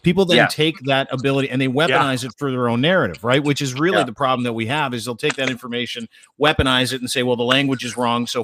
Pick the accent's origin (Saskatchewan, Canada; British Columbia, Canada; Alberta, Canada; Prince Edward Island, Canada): Saskatchewan, Canada; Rosetown; to grade school with him in Rosetown, Saskatchewan.